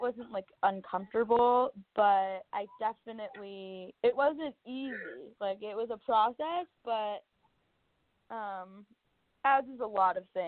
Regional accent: New York, United States; Yeah, I mean, I grew up in New York. I'm definitely a New Yorker at heart.

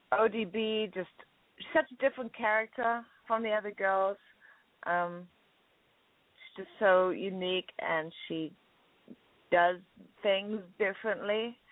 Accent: England, United Kingdom; I guess maybe it's because I'm English. We've had plenty, over in England

